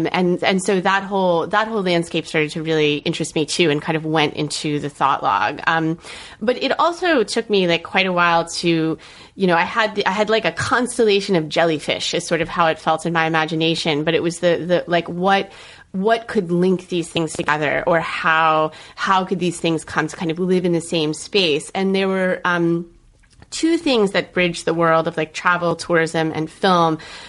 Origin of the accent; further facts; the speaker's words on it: Orlando, Florida, United States; I grew up in Orlando, Florida.